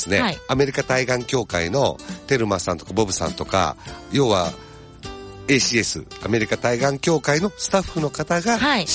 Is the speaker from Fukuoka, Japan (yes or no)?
no; Aichi, Japan; accent: Mikawa dialect; 僕ですか？僕喋るの三河弁だけですからね。